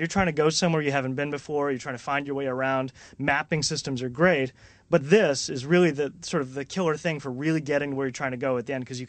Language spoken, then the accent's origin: English; Boston, Massachusetts, United States; now in Seattle, United States; I'm from Boston, so I tend to get a little wistful about Boston.